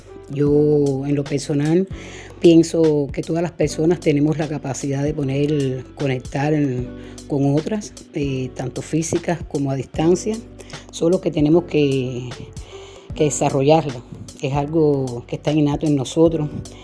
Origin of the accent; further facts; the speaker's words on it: Havana, Cuba; tengo 61 años de edad, soy natural de Ciudad de La Habana, Cuba, actualmente vivo en el municipio de Guanabacoa y quería contar que estoy iniciada hace muchos años en la regla de Ocha, lo que es la religión yoruba.